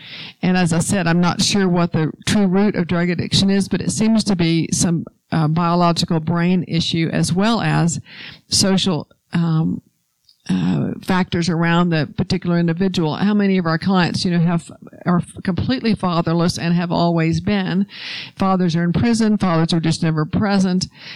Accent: Houston, Texas, United States; In my hometown of Houston, which is where I spend most of my time

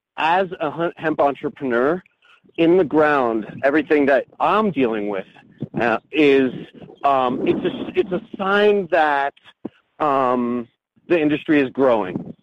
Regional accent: New Mexico, United States; Yeah, my home state in New Mexico's governor is forcing me to generate carbon miles

